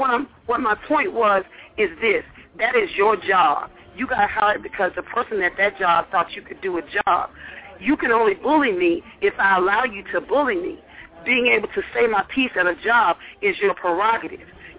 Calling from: Atlanta, Georgia, United States; I'm calling from Atlanta, and my comment is this.

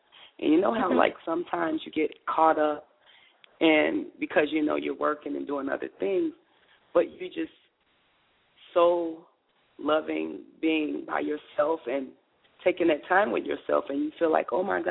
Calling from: Chicago, Illinois, United States; I'm calling from Chicago.

